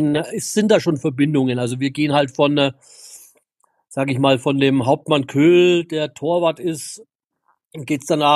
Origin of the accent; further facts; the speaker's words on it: Nuremberg, Bavaria, Germany; weil da fühlt man sich als Nürnberger so gut